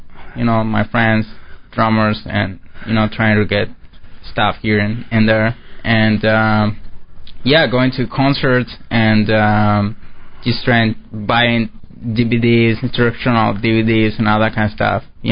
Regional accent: Mexico; And I'm from Mexico, and I always dreamed that I wanted to play in an American band.

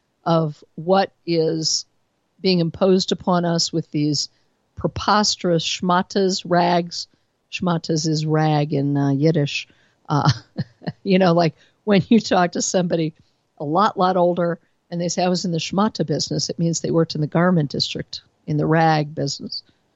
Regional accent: Colorado, United States; In my home state of Colorado

